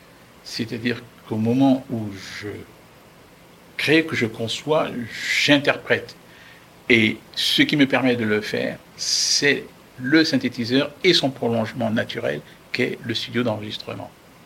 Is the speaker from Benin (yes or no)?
yes; Benin; born or raised there; also born or lived in France